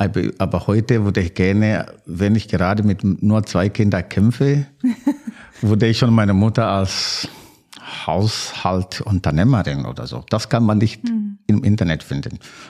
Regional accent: Kilimanjaro, Tanzania; German is a second language; now in Germany; ich komme sowieso aus dem Hang des Kilimanjaros, 2000 Meter schon hoch. Jetzt bin ich hier in der Heide.

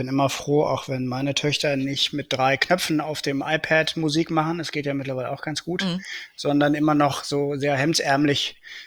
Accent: Düsseldorf, North Rhine-Westphalia, Germany; Wir sind ja beide in Düsseldorf groß geworden, haben die Kommunalwahl mitgemacht.

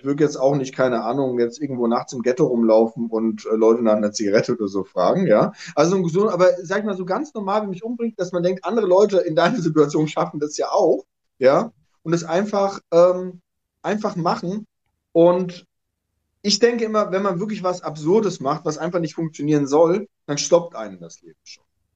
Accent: Hesse, Germany; Also ich meine, ich bin in Westhessen aufgewachsen.

